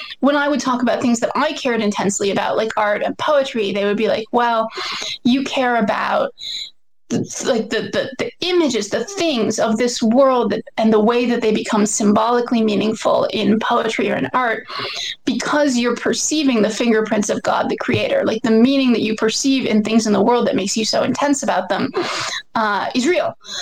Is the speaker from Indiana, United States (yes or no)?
no; Washington, District of Columbia, United States; So I grew up in Washington, D.C. My family was not Catholic. I was raised more or less kind of somewhere in between secular and Reformed Jewish.